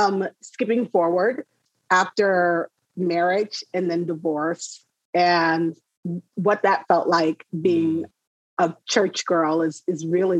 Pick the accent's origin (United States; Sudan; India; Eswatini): United States; Chicago, Illinois; it was a culture shock because I was coming from Chicago.